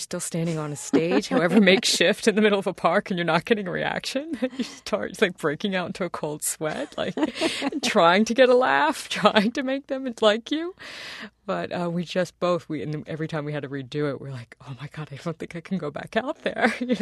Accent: Flushing, New York, United States; I grew up in Queens. I grew up in Flushing, Queens, in the house my father grew up in.

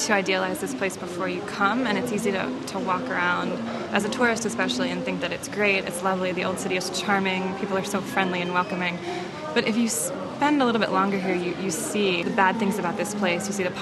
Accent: United States; Every time I tell a Syrian that I'm American, they just get really excited and happy.

